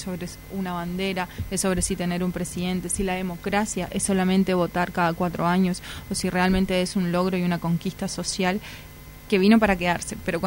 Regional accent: Argentina; como argentinos

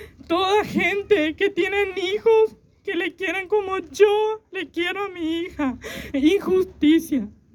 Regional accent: Argentina; Yo soy argentina, mi hija es argentina.

